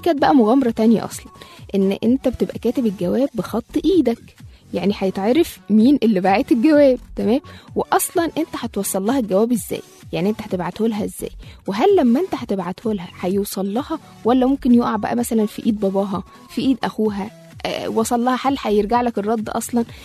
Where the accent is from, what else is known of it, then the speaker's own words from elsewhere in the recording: Egypt; وخصوصا إحنا كمصريين من أكتر الشعوب العاطفية، فكان الحب في التسعينات له طعم تاني.